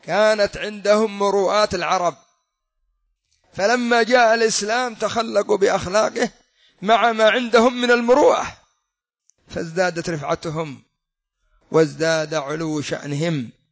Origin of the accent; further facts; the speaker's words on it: Yemen; وهكذا عندنا في اليمن، لن تقوم لنا قائمة ما دام الرافضة هم حكامنا